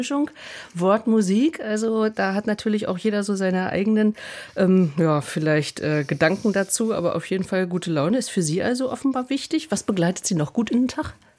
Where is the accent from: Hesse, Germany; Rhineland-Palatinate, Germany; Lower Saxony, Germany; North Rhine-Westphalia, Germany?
Lower Saxony, Germany; Hanover; da sage ich jetzt als Hannoveranerin, komme ich noch von nördlicher weg.